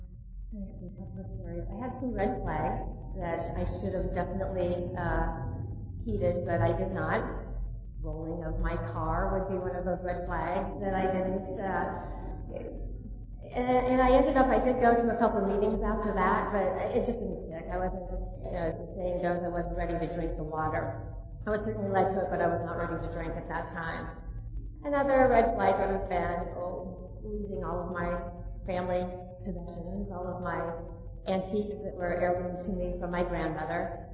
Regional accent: Iowa, United States; I grew up in Iowa, a very small town in Iowa

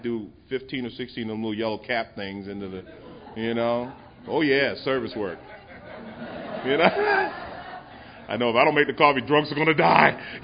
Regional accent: New York, United States; Now, I'm from New York.

